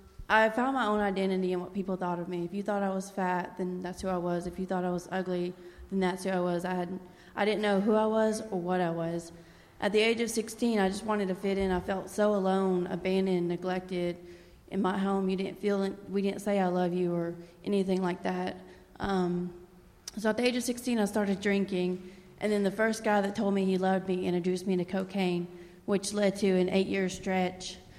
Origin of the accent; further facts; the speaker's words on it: Tennessee, United States; I'm from Tennessee. I grew up in a very broken home.